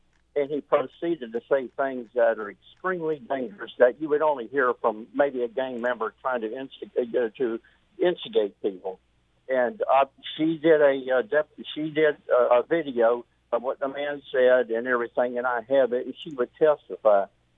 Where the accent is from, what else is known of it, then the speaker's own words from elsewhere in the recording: Jacksonville, Florida, United States; and I was born and raised in Jacksonville